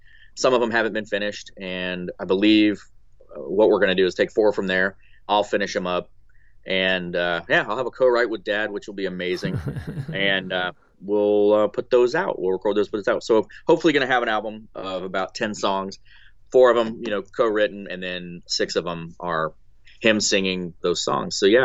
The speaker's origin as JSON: {"language": "English", "town": "Nashville", "region": "Tennessee", "country": "United States", "tie": "born there", "said": "I was born in Nashville, so I've been there a lot. Yeah, born at Baptist Hospital downtown."}